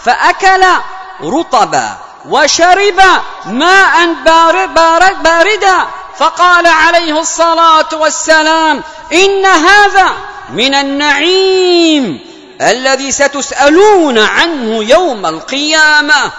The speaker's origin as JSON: {"language": "Arabic", "country": "Yemen", "said": "اللهم من أراد بلادنا اليمن بخير فوفقه لكل خير"}